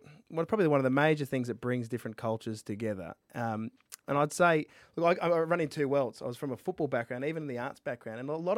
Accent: South Australia, Australia; obviously I'm South Australian

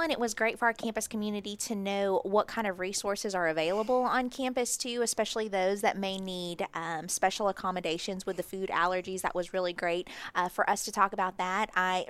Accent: Philippines; you know, being Filipino. My people hail from the equator, so I don't always do as well with the cold stuff.

